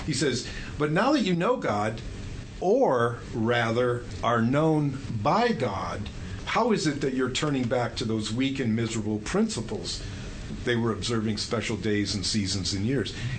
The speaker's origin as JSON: {"language": "English", "region": "Texas", "country": "United States", "moved": "yes", "lives_now": "Champaign-Urbana, United States", "said": "Yeah, we came from Texas 4 years ago, I think, now."}